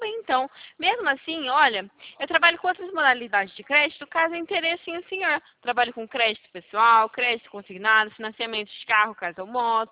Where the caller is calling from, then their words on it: São Paulo, Brazil; Eu falo de São Paulo.